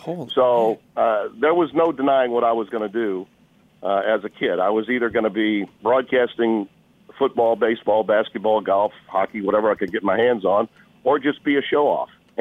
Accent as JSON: {"language": "English", "town": "Shreveport", "region": "Louisiana", "country": "United States", "tie": "born or raised there", "said": "My father, who helped put local television stations on the air twice in my hometown before I was born, was a show band leader, a crooner, had a band called"}